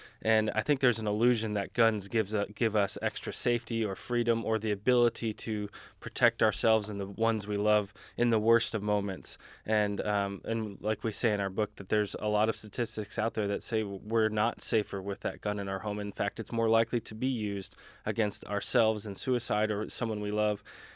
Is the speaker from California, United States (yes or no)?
no; Colorado, United States; And I come from Colorado, where a red flag or extreme risk law was just passed in my county.